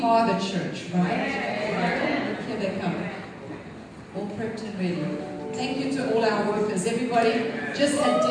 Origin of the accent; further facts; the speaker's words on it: South Africa; You know, I grew up in South Africa